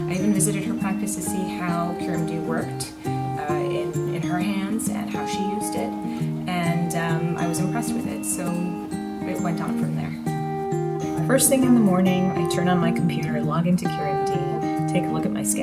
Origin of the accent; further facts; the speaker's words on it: Astoria, New York, United States; I am originally from Astoria, New York, right where my practice is located.